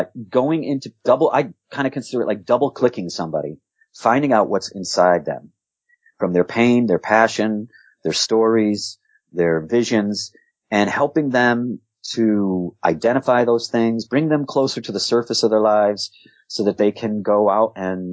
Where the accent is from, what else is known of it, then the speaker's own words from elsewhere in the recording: Wethersfield, Connecticut, United States; moved away as an adult; also born or lived in Hartford; now in New York, United States; I was born in Connecticut, in Hartford, grew up in Wethersfield, Connecticut, which is a really typical American suburb. And, left there around the age of 18 to go to college